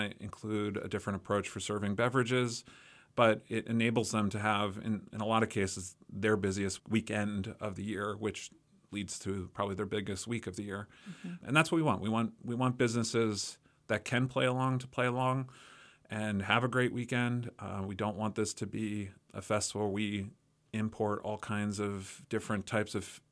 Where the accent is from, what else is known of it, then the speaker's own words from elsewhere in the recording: Easton, Pennsylvania, United States; I was born in Easton. I grew up here. I went to Lafayette. I moved away for a while.